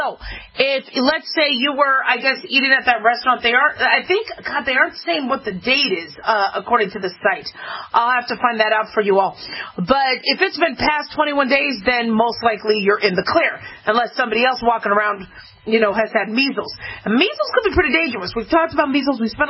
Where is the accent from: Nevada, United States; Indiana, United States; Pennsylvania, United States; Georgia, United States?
Nevada, United States; Las Vegas; 3 new cases of measles have been confirmed in Las Vegas. This is my hometown.